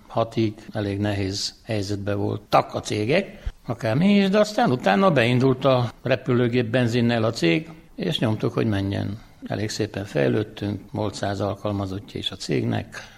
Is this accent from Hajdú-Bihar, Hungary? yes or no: no; Csongrád-Csanád, Hungary; born there; az őseink nagyon jól döntöttek, hogy egy olyan helyre születtek, és születtünk mi is, ahol nem sok régiónak adatik meg ez, hogy két víz között legyenek a földek, Maros és a Luc között.